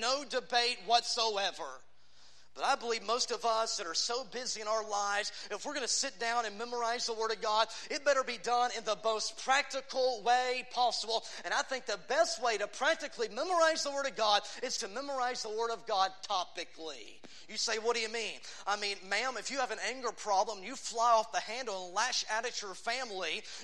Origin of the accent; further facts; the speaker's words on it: Texas, United States; I'm a Texan speaking to Texans.